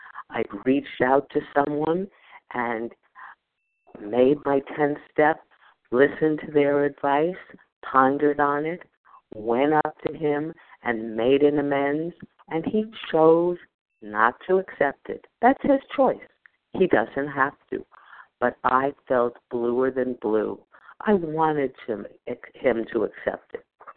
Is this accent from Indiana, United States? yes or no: no; New Jersey, United States; And I am from New Jersey and a grateful recovering compulsive overeater.